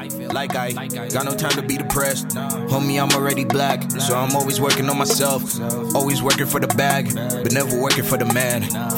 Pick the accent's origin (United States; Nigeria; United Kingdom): Nigeria; now in Antwerp, Belgium; I live in Antwerp, Belgium. I'm originally from Nigeria, though. I make music and I also study audio here.